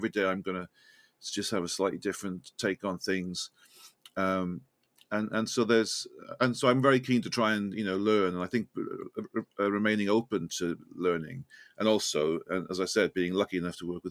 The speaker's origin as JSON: {"language": "English", "region": "Wales", "country": "United Kingdom", "said": "I'm Welsh."}